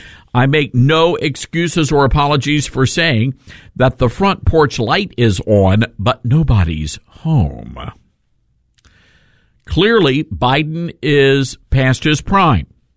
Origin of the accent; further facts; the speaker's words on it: Memphis, Tennessee, United States; taught us this growing up in Memphis, Tennessee. Whitehaven, Tennessee, if for those of you to be specific, you know where that is.